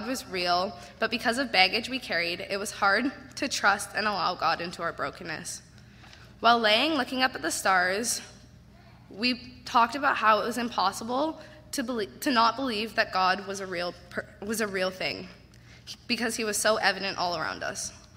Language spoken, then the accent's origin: English; Miami, Florida, United States; born there; So I was born in Miami, Florida